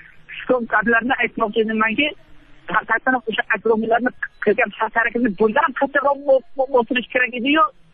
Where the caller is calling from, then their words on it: Shahrisabz, Qashqadaryo Region, Uzbekistan; Shahrisab, Qashqadaryo.